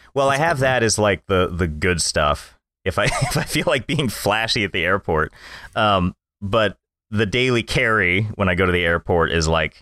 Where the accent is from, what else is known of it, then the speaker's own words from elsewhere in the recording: California, United States; I mean, so I'm from California, so I try to get back as much as I can.